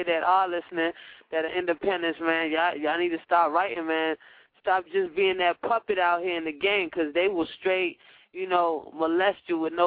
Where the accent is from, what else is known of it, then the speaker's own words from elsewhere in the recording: New York, United States; now in DMV; I'm in the DMV, but I'm originally from New York.